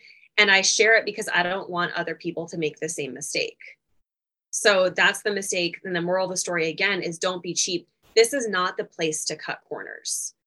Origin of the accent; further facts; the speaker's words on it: Louisville, Kentucky, United States; I'm from Louisville, Kentucky, though, which normally people from Louisville don't have an accent. It's more Eastern Kentucky, but I'm relieved to know that I don't have a, you know, a hick Kentucky accent.